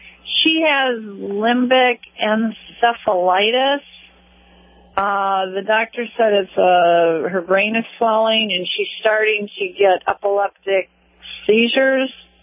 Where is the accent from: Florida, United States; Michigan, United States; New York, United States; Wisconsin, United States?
New York, United States; I'm from New York State